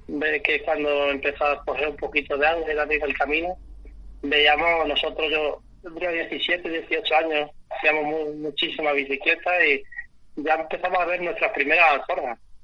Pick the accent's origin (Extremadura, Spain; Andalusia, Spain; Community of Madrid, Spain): Extremadura, Spain; Arroyo de San Serván; mi hermano y yo somos de Arroyo de San Sebastián, María es de Badajoz, Pacense, y Arroyo de San Sebastián está muy cerquita, prácticamente al ladito de Mérida, entre Mérida y Almendralejo